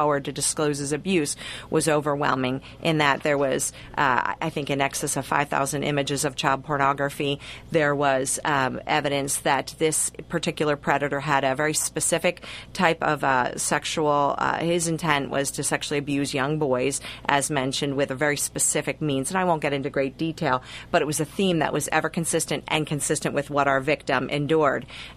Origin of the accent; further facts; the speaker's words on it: Pennsylvania, United States; because I'm a Bucks County, you know, I was raised in Bucks County